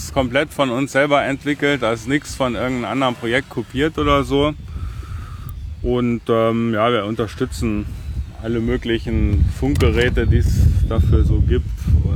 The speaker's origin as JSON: {"language": "German", "town": "Karlsruhe", "region": "Baden-Württemberg", "country": "Germany", "said": "Ich bin aus Karlsruhe."}